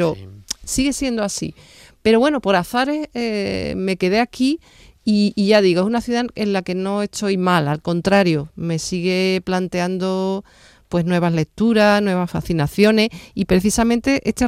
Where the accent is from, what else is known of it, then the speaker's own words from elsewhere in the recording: Seville, Andalusia, Spain; Yo nací en Los Remedios, pero realmente soy de Rochelambert, de un barrio obrero, un barrio moderno.